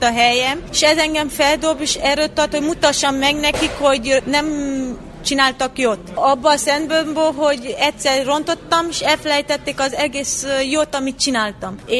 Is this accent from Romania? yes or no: yes; Târgu Mureș, Mureș County, Romania; Marosvásárhelyen születtem, és Marosvásárhely mindig mellettem volt, mert soha nem fogom elfelejteni, honnan indultam el, és hol kezdtem el az én karrieremet.